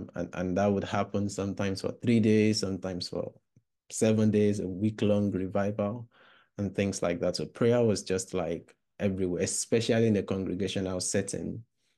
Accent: Nigeria; in a Pentecostal tradition, which I'm still part of till today. And growing up in Nigeria

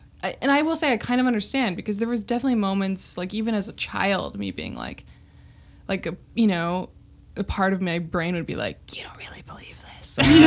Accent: Missoula, Montana, United States; So we grew up in Montana as well. I don't think we mentioned

